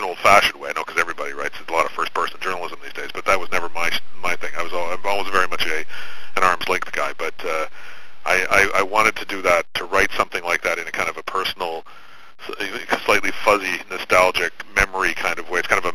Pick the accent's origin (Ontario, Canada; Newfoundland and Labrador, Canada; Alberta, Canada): Ontario, Canada; Hamilton; I grew up in Hamilton